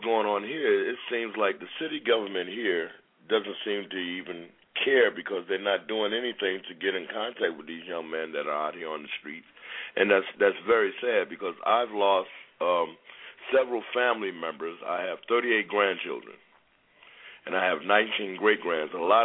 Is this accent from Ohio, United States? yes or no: yes; Toledo, Ohio, United States; I'm from Toledo, Ohio. … I represent Family Baptist Church